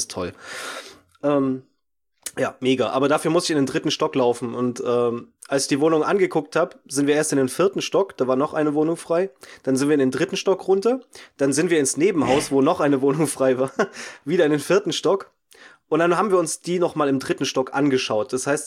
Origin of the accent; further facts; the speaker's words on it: Saxony, Germany; accent: Saxon; habe ich 1A Sächsisch gesprochen. Ich freue mich zwar mega, weil ich liebe meinen Dialekt wirklich sehr